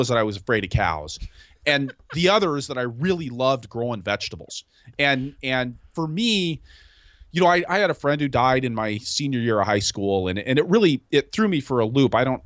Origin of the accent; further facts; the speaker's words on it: Seattle, Washington, United States; So I actually grew up in the city. I grew up in Seattle.